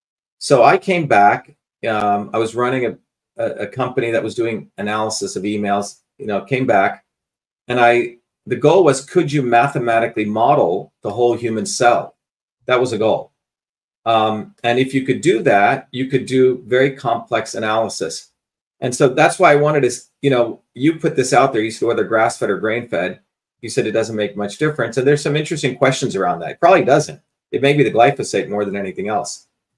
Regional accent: India; You know, I grew up in India, and my grandmother was a traditional healer.

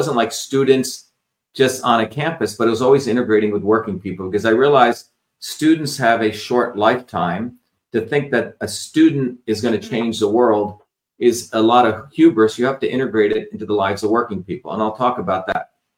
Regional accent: India; I was also exposed to medical systems as a young child growing up in India

